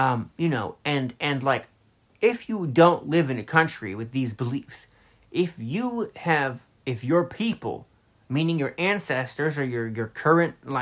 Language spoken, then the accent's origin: English; Massachusetts, United States; when you have a sanctuary state like my home state of Massachusetts, which normally gets things right.